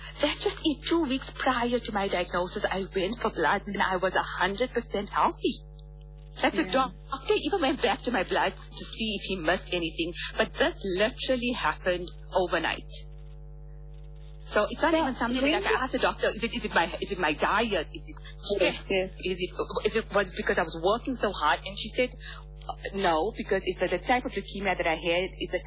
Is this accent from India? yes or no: yes; India; And being an Indian, I was craving samosas on that Sunday morning at 7 o'clock.